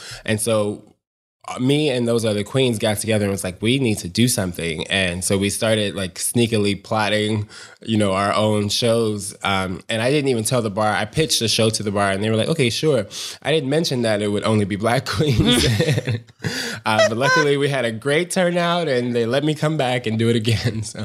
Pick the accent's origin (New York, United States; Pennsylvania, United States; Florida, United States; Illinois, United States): Illinois, United States; Chicago; I always say, I'm not from the Chicago in the movies. I'm from the Chicago in the news. But at least now I live in the Chicago from the movies, which is good.